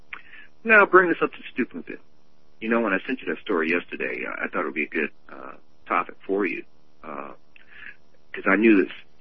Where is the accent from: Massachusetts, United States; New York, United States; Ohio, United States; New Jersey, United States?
Ohio, United States; You know, I grew up in Eastern Ohio